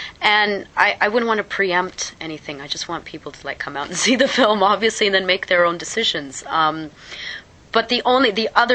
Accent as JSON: {"language": "English", "country": "Canada", "tie": "born or raised there", "said": "because my father's Indian, my mother's Polish, and I was born and brought up in Canada, so I had this very mixed heritage."}